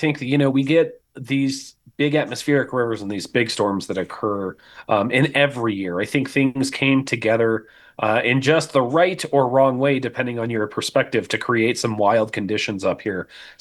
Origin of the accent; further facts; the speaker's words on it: Colorado, United States; I grew up in Colorado. It's normal out there, but very light, fluffy snow.